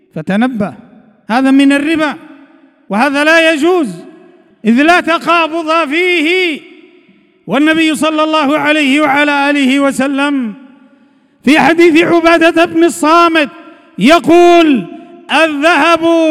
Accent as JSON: {"language": "Arabic", "country": "Libya", "said": "تعلمون ما تمر به بلادنا ليبيا"}